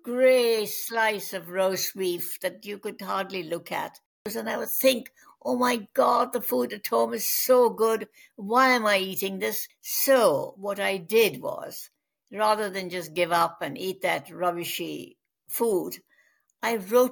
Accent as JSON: {"language": "English", "town": "Delhi", "region": "North India", "country": "India", "tie": "born or raised there", "moved": "yes", "lives_now": "London, United Kingdom", "said": "I did everything the boys did. I played with them. I played cricket. I went fishing. I went swimming in the river behind our house."}